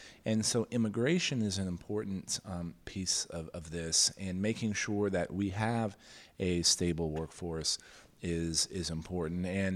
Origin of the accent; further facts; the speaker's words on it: San Antonio, Texas, United States; since NAFTA was signed in my hometown of San Antonio 24 years ago